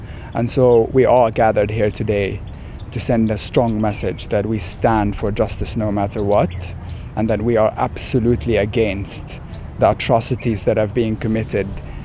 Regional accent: Bethlehem, West Bank, Palestine; moved away as an adult; now in United States; I was born and raised in Palestine in Bethlehem. Until I was 18 years old, and then I was traveling for school on the East Coast.

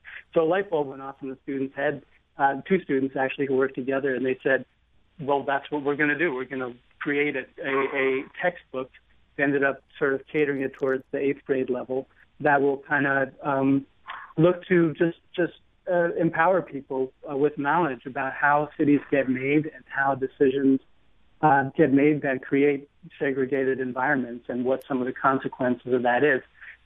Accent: New York, United States; I'm not from St. Louis. I'm from New York, but I just have really enjoyed working there.

